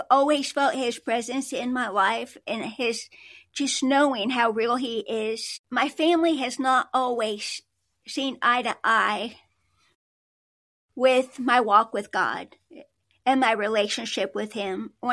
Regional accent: Illinois, United States; now in Arkansas, United States; But I'm not a native to Arkansas, where we are located. I grew up in Illinois.

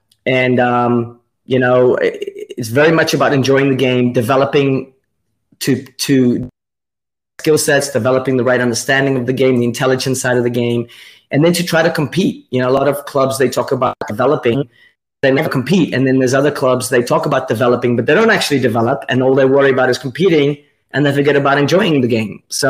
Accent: Netherlands; And you can go in my hometown of 70,000 people and get on your bike and you can ride to 8 or 9 different local clubs.

